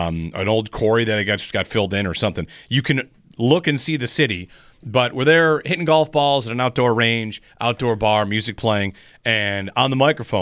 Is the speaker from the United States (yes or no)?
yes; Buffalo, New York, United States; Hey, we're from Buffalo.